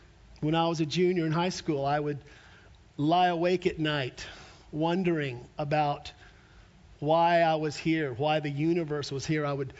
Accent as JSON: {"language": "English", "town": "Albuquerque", "region": "New Mexico", "country": "United States", "tie": "born or raised there", "said": "I grew up in Albuquerque."}